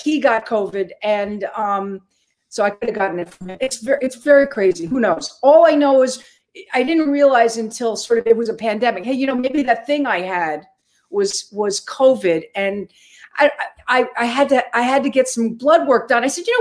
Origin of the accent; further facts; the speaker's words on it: New York, United States; I'm a New Yorker, and I always try to get in at least 2 miles or a mile and a half